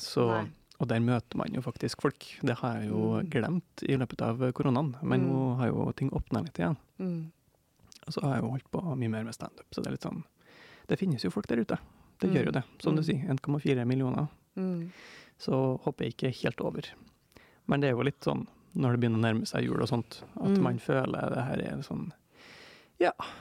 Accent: Røros, Trøndelag, Norway; Der jeg kommer fra.

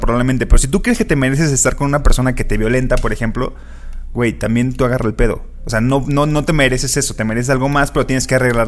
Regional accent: Mexico

